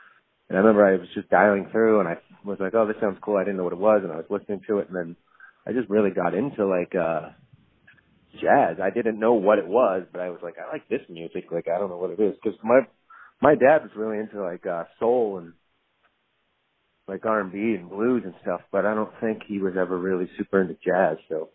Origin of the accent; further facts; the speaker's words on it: Weymouth, Massachusetts, United States; also born or lived in Virginia; I mean, that's growing up on the South Shore in Weymouth.